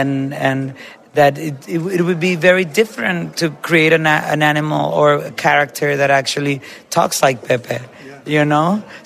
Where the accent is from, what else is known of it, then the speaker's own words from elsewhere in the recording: Dominican Republic; Yes, of course. I mean, I'm from the Caribbean. No, I'm not Colombian. I'm from the Dominican Republic.